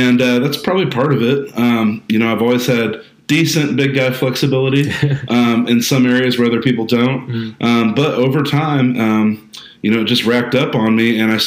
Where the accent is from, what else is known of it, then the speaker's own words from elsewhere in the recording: Midwest, United States; I'm from the Midwest. I live in Kansas City